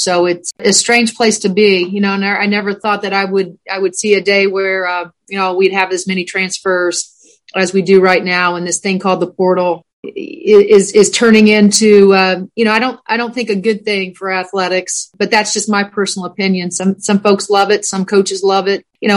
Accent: Indiana, United States; I grew up in Southern Indiana, as you mentioned, and grew up just loving this game.

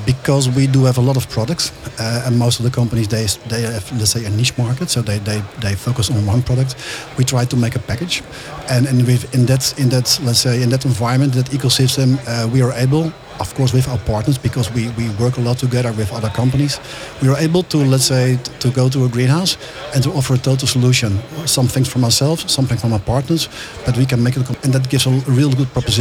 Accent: South Holland, Netherlands; because I'm from the Westland

